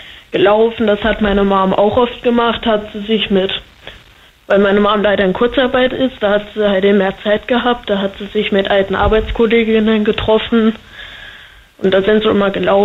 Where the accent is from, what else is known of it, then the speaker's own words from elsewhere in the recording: Sonneberg, Thuringia, Germany; Aber ich komme aus dem Corona-Hotspot Sonneberg.